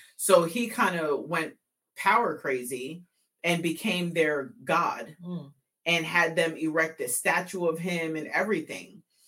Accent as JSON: {"language": "English", "town": "New York City", "region": "New York", "country": "United States", "said": "I'm from New York City."}